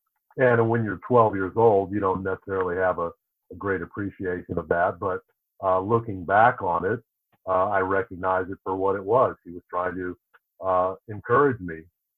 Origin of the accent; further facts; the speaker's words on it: St. Charles, United States; They asked me to share my story in the context of race and growing up in St. Charles.